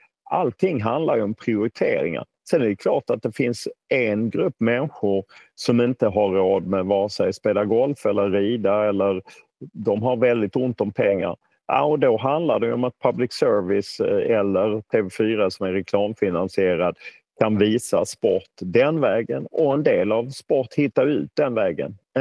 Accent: Sweden; när jag växte upp och länge i Sverige

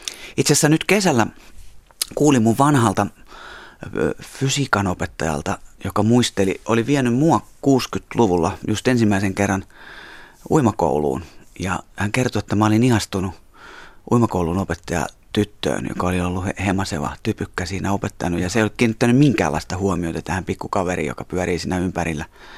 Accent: Kangasala, Pirkanmaa, Finland; Mä oon paljasjalkainen kangasalalainen, eli Kangasalalla syntynyt, mutta meidän suku on Jyväskylästä kotoisin, että siellä tuli vietettyä paljon lomia ja kesiä alakouluikäisenä.

